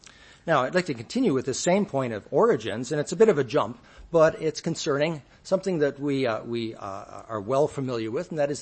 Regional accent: Canada; similarly my home country of Canada

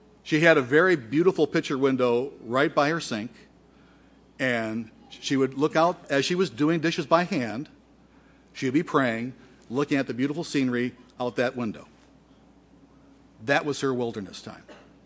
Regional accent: Detroit, Michigan, United States; I'm from Detroit. Maybe you go to Detroit for wilderness time.

